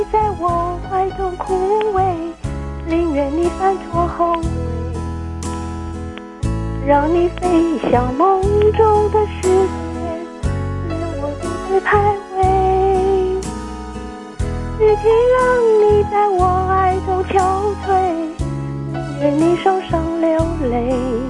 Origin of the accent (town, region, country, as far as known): Taipei, Taiwan